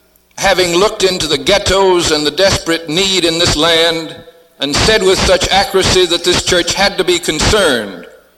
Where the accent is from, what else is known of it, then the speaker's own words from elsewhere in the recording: the South, United States; accent: southern; And let it be understood in my most southern accent